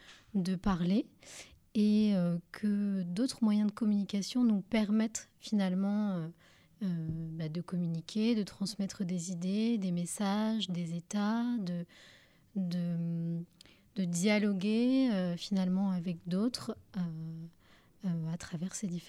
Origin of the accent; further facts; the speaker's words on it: Hauts-de-France, France; Et alors à l'époque, j'habitais à Lille, je viens du Nord